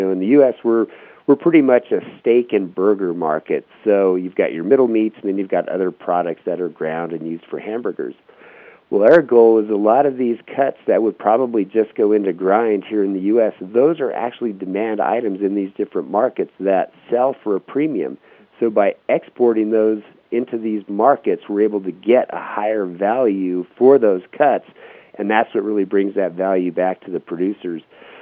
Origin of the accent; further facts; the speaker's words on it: Wyoming, United States; also born or lived in Japan; Basically, originally, I'm from Wyoming, so another W state, I guess, there, and then had actually spent a lot of time overseas. So lived in Japan for about 10, 11 years total